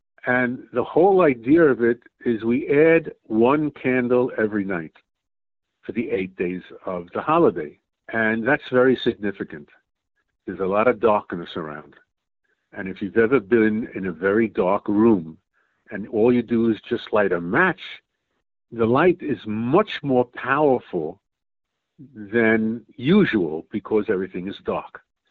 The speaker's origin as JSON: {"language": "English", "town": "New York City", "region": "New York", "country": "United States", "tie": "born or raised there", "said": "I was born in New York. You know, everybody in New York City sort of that I knew growing up from lower to middle class rented."}